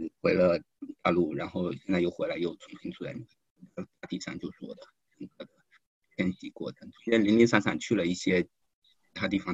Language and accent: Chinese; Fujian, China; 我自己是福建人，我在福建的一个小县城出生，然后爸妈原本算是农民嘛